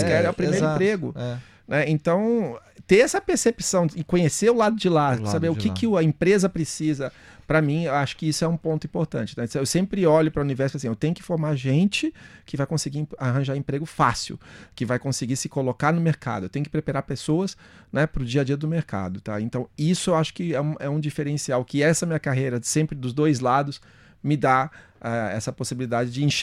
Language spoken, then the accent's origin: Portuguese; Santos, São Paulo, Brazil; Eu sou lá de Santos, né?